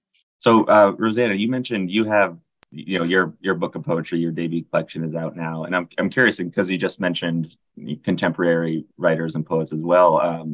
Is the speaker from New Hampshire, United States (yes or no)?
yes; New Hampshire, United States; now in Chicago, United States; I'm from New Hampshire originally, live in Chicago now